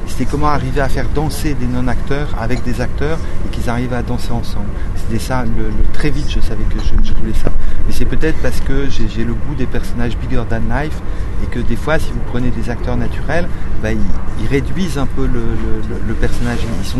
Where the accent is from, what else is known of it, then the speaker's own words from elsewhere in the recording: Roubaix, Hauts-de-France, France; La Vie des Morts, je l'ai tourné à Roubaix. Vous voyez, il a fallu, pour que je trouve ma voie, il a fallu me lester de là d'où je viens.